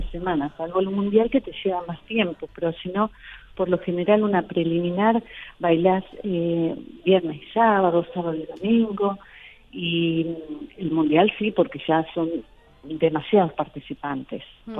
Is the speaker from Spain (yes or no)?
no; Argentina; es una vergüenza que nosotros como argentinos no sepamos ni tango ni folclore